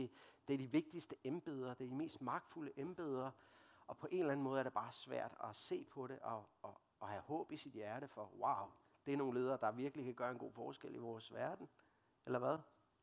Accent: Copenhagen, Capital Region of Denmark, Denmark; accent: Copenhagen; jeg kommer fra København. Det er jo nok nogle af jer, der kan høre. Og nogle gange bliver jeg lidt forlegen, når jeg er i Jylland, fordi så kan jeg høre, hvor københavnsk jeg egentlig taler. Det kan jeg ikke gøre for, og jeg er opvokset der.

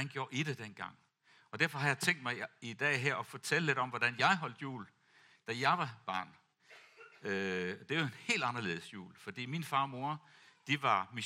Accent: Tanzania; senere hen, da jeg voksede op i Tanzania, der kan jeg huske, når vi holdt jul, så var det for det første varmt.

